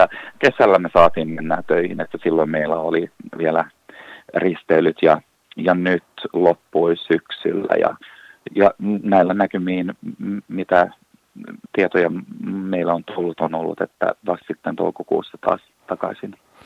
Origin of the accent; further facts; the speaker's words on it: Ekenäs, Uusimaa, Finland; now in Helsinki, Finland; Tulen siis Tammisaaresta, mutta asun nyt tällä hetkellä Helsingissä